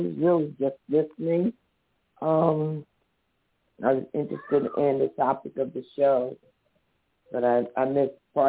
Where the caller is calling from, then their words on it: New Jersey, United States; I'm calling from Northern New Jersey. I'd rather not say the city.